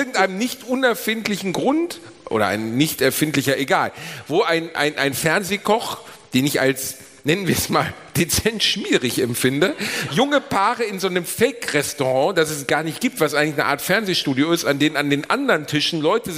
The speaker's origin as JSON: {"language": "German", "town": "Gelsenkirchen", "region": "North Rhine-Westphalia", "country": "Germany", "tie": "born or raised there", "said": "ich bin in Gelsenkirchen aufgewachsen"}